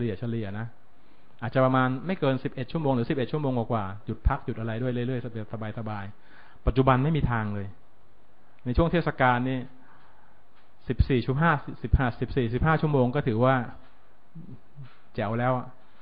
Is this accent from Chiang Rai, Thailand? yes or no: yes; Chiang Rai, Thailand; ชีวิตของผมอาจจะผ่านการเดินทางกลับบ้านเชียงรายไม่ต่างกว่า20กว่าปีแล้ว